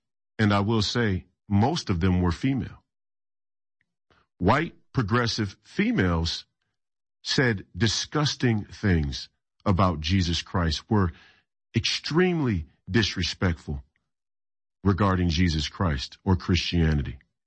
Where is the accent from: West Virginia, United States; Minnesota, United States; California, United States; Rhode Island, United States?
Minnesota, United States; born or raised there